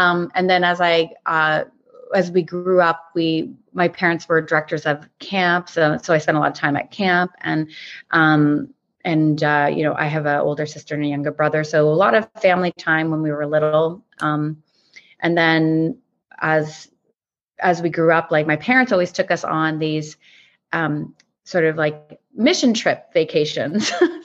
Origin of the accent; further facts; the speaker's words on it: Halifax, Nova Scotia, Canada; also born or lived in Toronto; I was born in Halifax and raised here and did spend some time in Toronto, but came back to Nova Scotia after my daughter was born.